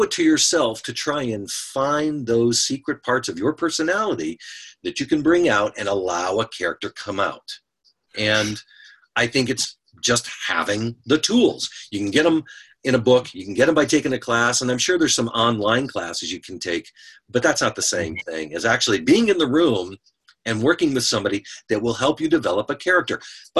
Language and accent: English; Cleveland, Ohio, United States; I remember buying it, you know, for like $12 growing up in Cleveland with the old 45 records, color changing records.